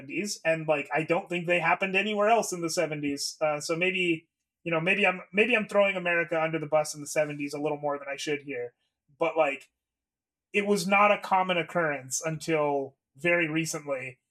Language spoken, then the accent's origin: English; Canada; I am saying all of this as a Canadian in Canada.